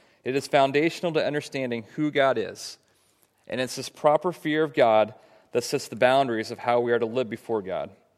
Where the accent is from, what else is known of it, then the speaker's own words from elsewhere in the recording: Nebraska, United States; born and raised in Nebraska, went to the University of Nebraska, so I am a diehard Cornhusker fan.